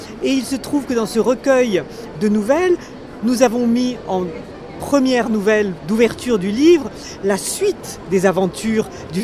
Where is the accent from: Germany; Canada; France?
France; je lis l'espagnol et le portugais, mais je suis étrangère, je suis française.